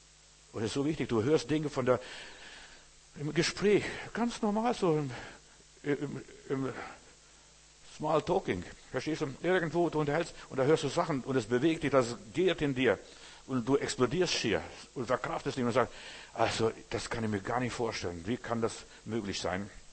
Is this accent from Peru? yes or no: no; Klaipėda, Klaipėda County, Lithuania; Bei uns, ein Osbeke in Memel, wo ich herkomme, plötzlich auf der Straße lag ein halber Mensch.